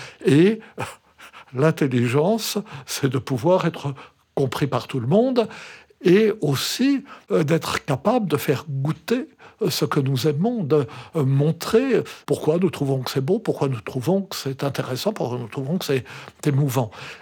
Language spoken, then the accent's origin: French; Lyon, Auvergne-Rhône-Alpes, France; Et j'ai passé toute mon enfance à Lyon.